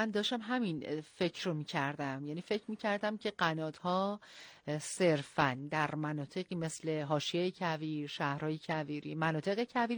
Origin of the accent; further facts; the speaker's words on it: Iran; به عنوان یک ایرانی